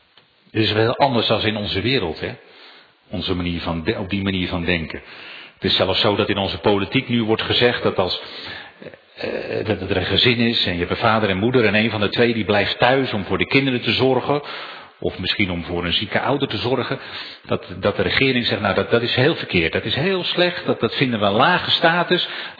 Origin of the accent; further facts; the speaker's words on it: Giessenburg, South Holland, Netherlands; Ik bedoel, ik kom uit Giezenburg, Nederland.